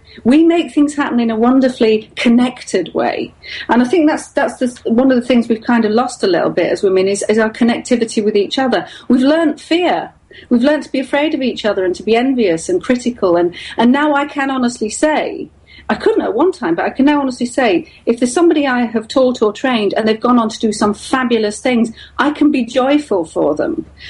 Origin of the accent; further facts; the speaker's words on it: Yorkshire and the Humber, United Kingdom; I am from Yorkshire. We're terribly down to earth in Yorkshire.